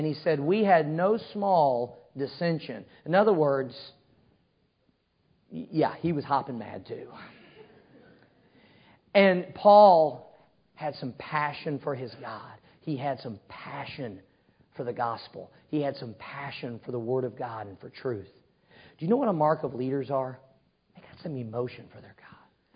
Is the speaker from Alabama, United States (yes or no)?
no; Cape Girardeau, Missouri, United States; I pray for my hometown, Cape Girardeau, Missouri.